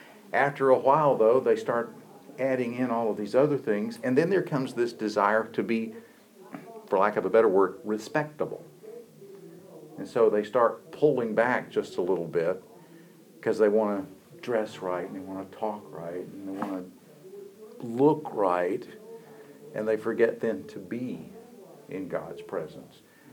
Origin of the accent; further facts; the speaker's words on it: Bethania, North Carolina, United States; I come through Bethania on my way to church, and I grew up in Bethania, and so there's the Moravian church there was established in 1759.